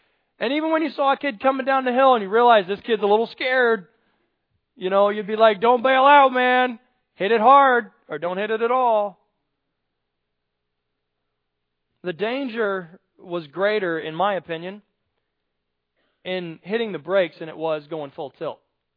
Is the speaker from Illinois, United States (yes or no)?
yes; Chatham, Illinois, United States; When I was a kid, growing up in Chatham, many of you probably came to the house.